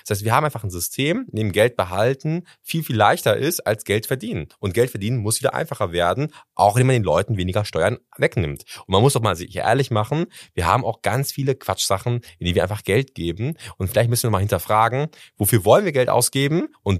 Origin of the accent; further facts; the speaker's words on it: North Rhine-Westphalia, Germany; ich komme ja aus dem Ruhrgebiet